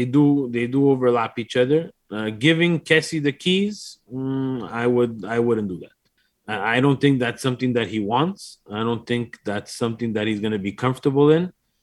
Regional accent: Canada; We are from Canada. Imagine we do play soccer in Canada and we talk about Milan and love Milan.

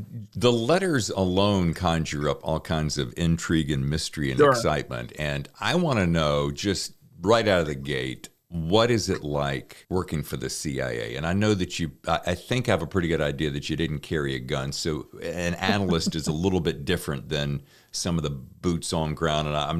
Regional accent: the South, United States; now in California, United States; I'm from the South, so I can say that.

